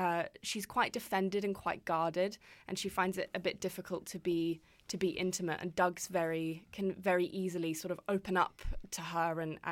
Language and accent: English; England, United Kingdom; I'm from England.